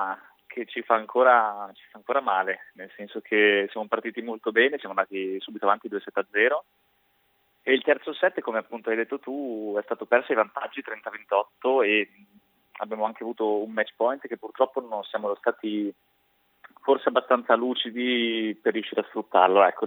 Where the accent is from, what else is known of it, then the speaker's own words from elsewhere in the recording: Genoa, Liguria, Italy; io sono nato a Genova